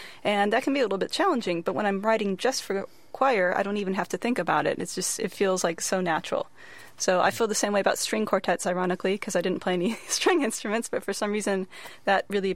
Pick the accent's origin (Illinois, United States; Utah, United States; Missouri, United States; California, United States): California, United States; Well, I grew up in the Bay Area. I'm from here. I went to Monta Vista High School